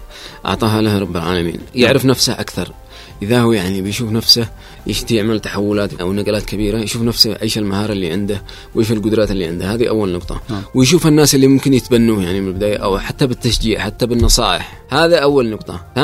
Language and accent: Arabic; Yemen; ممكن واحد يتابع أكثر من مؤسسة عندنا في اليمن